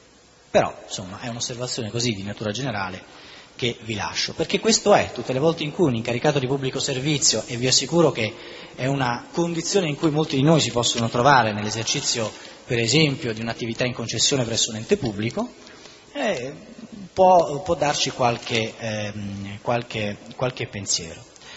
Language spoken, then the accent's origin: Italian; Sicily, Italy; Mi sono laureato a Napoli, ma sono siciliano, per cui chiedo scusa ai napoletani per l'accento.